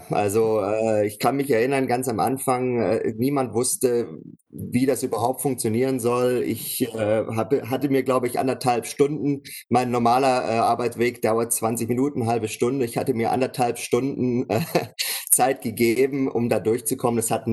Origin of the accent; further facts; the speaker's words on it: Stuttgart, Baden-Württemberg, Germany; also born or lived in Berlin; Also ich bin geborener Schwabe, ich bin aus Stuttgart. Das hört man nicht, weil ich sehr lange in Berlin gelebt habe.